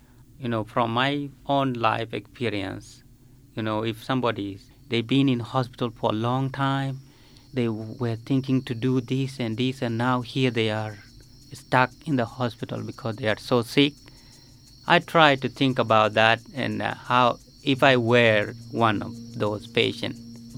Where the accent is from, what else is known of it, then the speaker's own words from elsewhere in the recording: Sudan; now in United States; But I always say I'm an American, but originally from Sudan.